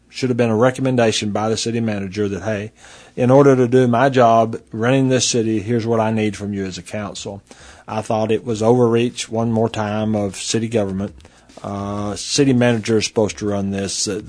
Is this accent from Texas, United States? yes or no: yes; Lubbock, Texas, United States; in the 60s and 70s and 80s when I was growing up in Lubbock?